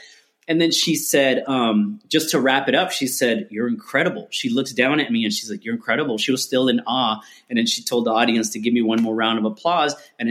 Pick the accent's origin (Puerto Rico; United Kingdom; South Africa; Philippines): Puerto Rico; born there; first language Spanish; English is a second language; I didn't even know English in the beginning. I was born in Puerto Rico, so Spanish is my first language.